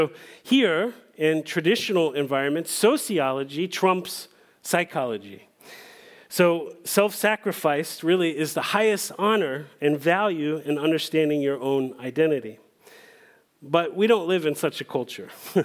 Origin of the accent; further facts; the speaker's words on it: United States; moved away as an adult; I'm 45 years old. I'm an American. I'm an expat living abroad.